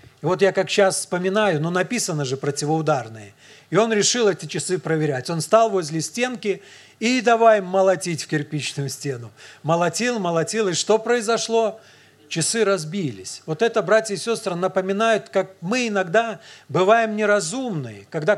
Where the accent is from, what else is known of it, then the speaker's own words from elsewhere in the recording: Belarus; мы, белорусы, уже сколько кризисов пережили